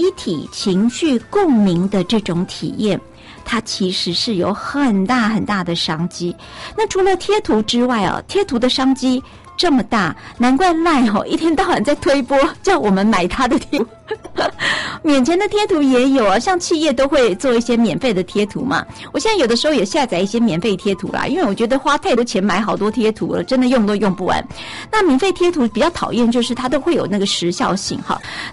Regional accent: Taiwan; 就是我们台湾人很习惯的

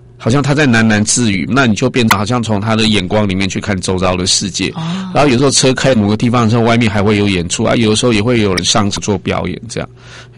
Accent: Hualien, Hualien County, Taiwan; 其实我对台南本来不熟，我是花莲人，我是那个东部山上的小孩

